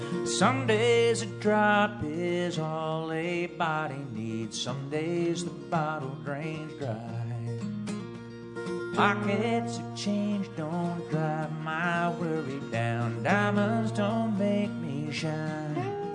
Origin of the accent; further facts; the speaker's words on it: York, Pennsylvania, United States; born there; also born or lived in North Carolina; I was born in York, but...